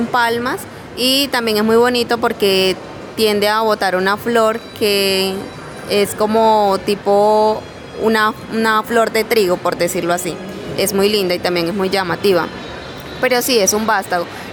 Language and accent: Spanish; Tuchín, Córdoba, Colombia; Yo soy del municipio de Tuchín, Córdoba.